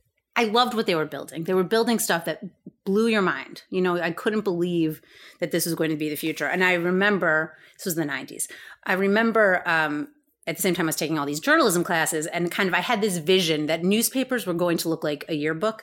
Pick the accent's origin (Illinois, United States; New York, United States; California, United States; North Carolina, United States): Illinois, United States; Chicago; So I grew up in Chicago.